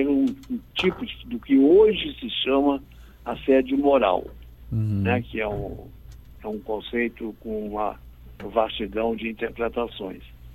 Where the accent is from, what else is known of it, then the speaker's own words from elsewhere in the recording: Alegre, Espírito Santo, Brazil; eu vim do interior do Espírito Santo, numa cidade pequena chamada Alegre, perto de Cachoeiro do Itapemirim.